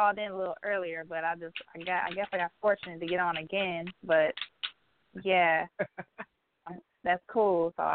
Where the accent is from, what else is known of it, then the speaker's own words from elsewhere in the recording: Detroit, Michigan, United States; Like I said, I'm from Detroit.